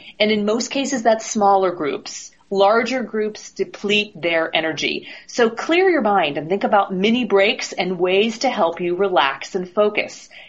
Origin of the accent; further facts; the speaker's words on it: New Jersey, United States; I love to hear from New Jersey because that's my old stomping ground. I was raised in New Jersey, and I know exactly where Toms River is.